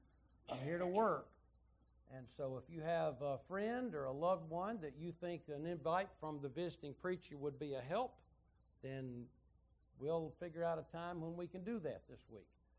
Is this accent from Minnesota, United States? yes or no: no; Phenix City, Alabama, United States; We're from Phoenix City, Alabama. It's a little town just across the river from Columbus, Georgia